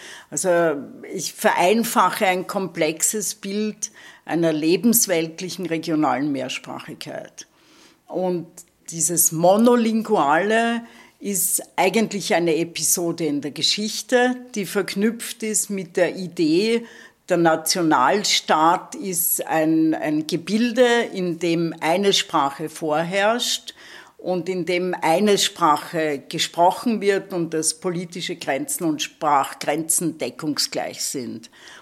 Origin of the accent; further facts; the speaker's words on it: Austria; Das war bei uns in Österreich zum Beispiel, also Wien um 1900, extrem vielsprachig.